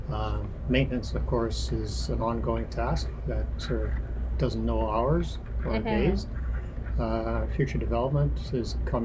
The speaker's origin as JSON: {"language": "English", "country": "Canada", "tie": "born or raised there", "also_born_or_lived": "The Hague, Netherlands", "said": "We were from Holland."}